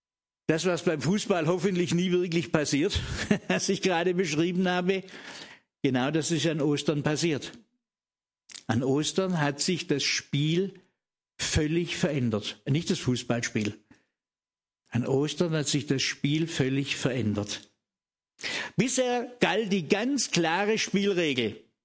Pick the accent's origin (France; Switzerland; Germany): Germany; Baden-Württemberg; Und das als Schwabe.